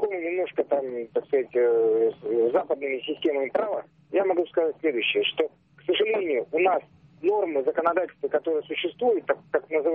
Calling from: Vologda, Vologda Oblast, Russia

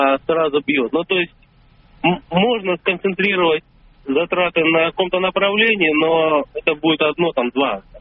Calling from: Moscow, Russia; город Москва.

